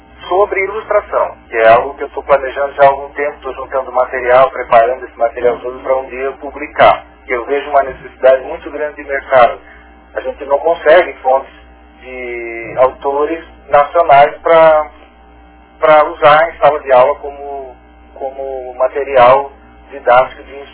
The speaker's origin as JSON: {"language": "Portuguese", "town": "Criciúma", "region": "Santa Catarina", "country": "Brazil", "said": "Sou de Criciúma."}